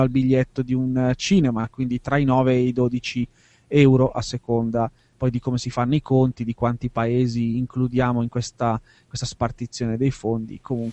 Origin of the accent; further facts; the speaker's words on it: Lecco, Lombardy, Italy; come si dice sempre qui dalle mie parti di Lecco, a far chiodi sono buoni tutti. La provincia di Lecco è cresciuta sulla minuteria metallica